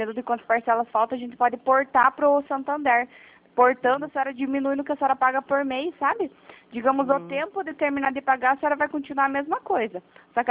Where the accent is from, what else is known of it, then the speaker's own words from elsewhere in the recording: Paraná, Brazil; Eu sou do interior do Paraná.